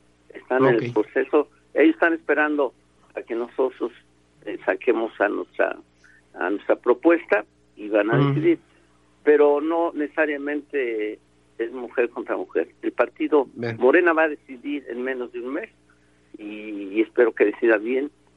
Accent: Texcoco, State of Mexico, Mexico; de Texcoco, toda mi vida he estado en Texcoco.

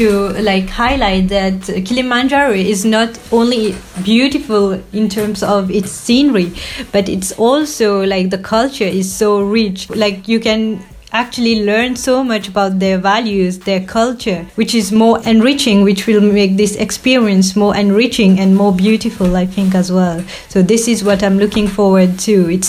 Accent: Mauritius; as you know, I'm from Mauritius

